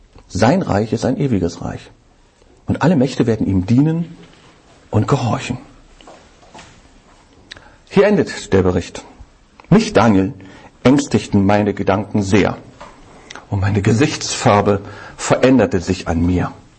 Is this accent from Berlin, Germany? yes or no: yes; Berlin, Germany; Ich bin Berliner. Ich darf Werbung für die Berliner Flagge machen.